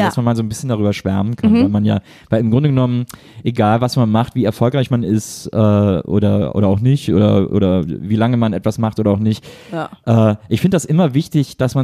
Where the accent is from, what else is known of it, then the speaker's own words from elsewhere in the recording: North Rhine-Westphalia, Germany; ich bin ja in der Nähe von Köln aufgewachsen